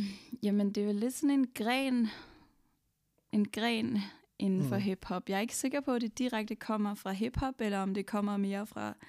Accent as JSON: {"language": "Danish", "town": "Fredericia", "region": "Region of Southern Denmark", "country": "Denmark", "tie": "born or raised there", "said": "Jeg er fra Fredericia i Jylland. Vokset op der."}